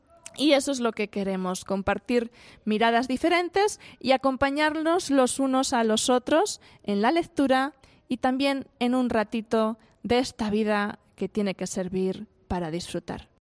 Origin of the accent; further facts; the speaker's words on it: Aragon, Spain; es de mi tierra, es de Aragón, norte de España